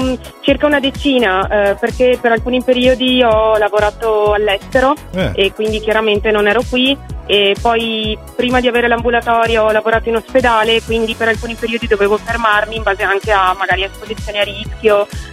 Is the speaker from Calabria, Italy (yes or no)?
no; Lonigo, Veneto, Italy; sì, io sono di Lonigo, ci tengo a dirlo.